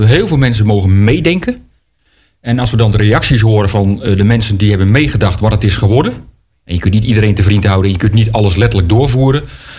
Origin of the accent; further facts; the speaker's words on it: East Netherlands, Netherlands; Daarvoor moet je naar de Veluwe of nog verder naar het oosten, waar ik vandaan kom.